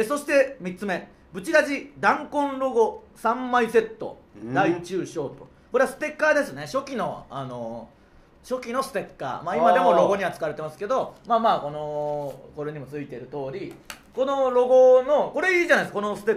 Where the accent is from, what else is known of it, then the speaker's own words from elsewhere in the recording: Tsuyama, Okayama, Japan; 今回も我々の地元岡山県津山市の工場で、制作した純津山さんですから